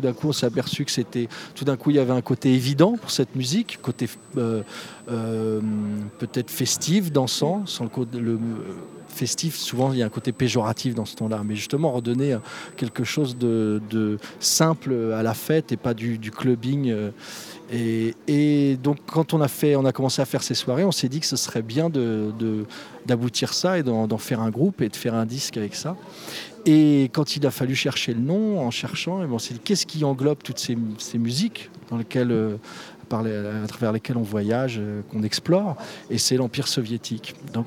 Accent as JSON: {"language": "French", "town": "Paris", "region": "Île-de-France", "country": "France", "said": "en partant de ce qu'on est, des Parisiens, et puis après, on a envie de voyager"}